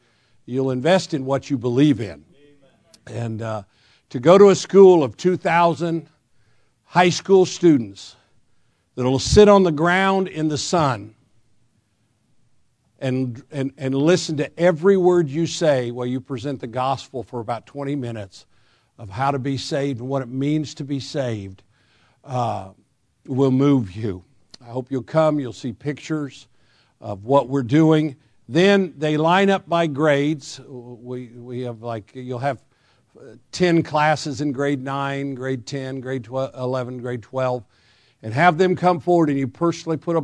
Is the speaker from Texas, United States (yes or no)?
no; Alabama, United States; Yes, I'm from Alabama, pastored there for years.